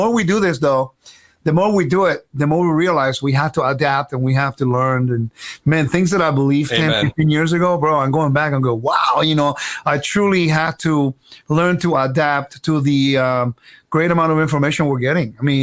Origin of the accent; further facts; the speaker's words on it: California, United States; also born or lived in Puerto Rico; Well, I was born in Puerto Rico, nice little island in the Caribbean. Then I was raised in California.